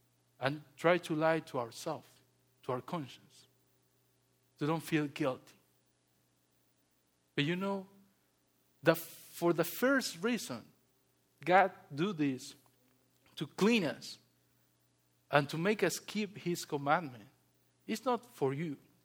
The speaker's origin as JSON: {"language": "English", "country": "Peru", "tie": "born or raised there", "said": "When I was a child, I was raised in Peru. Peru is not like here. And it wasn't even close like here when I was a child."}